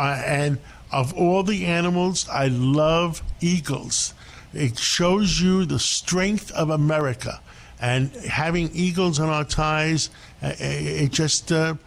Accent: Harlem, New York, United States; you know, the kids, we as kids and growing up in Harlem, we grew up to want to work hard and succeed and be able to escape the ghetto.

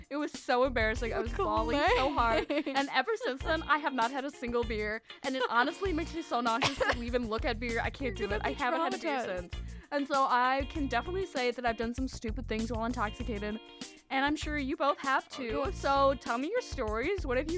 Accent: La Crosse, Wisconsin, United States; And so I went to Oktoberfest in La Crosse, Wisconsin, my hometown, and I basically went on a three-day bender, and it was so fun.

